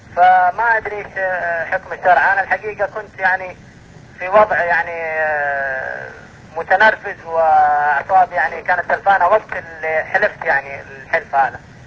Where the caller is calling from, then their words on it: Dhahran, Eastern Province, Saudi Arabia; اتكلم من المنطقه الشرقيه بالمملكه العربيه السعوديه